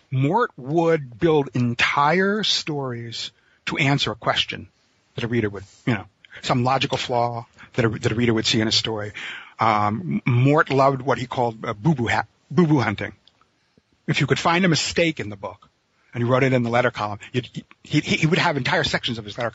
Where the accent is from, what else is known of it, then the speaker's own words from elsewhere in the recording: New York, United States; And I grew up in the New York area, right?